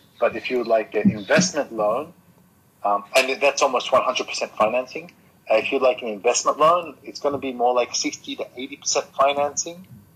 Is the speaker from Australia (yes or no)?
yes; Australia; I'm from Australia myself.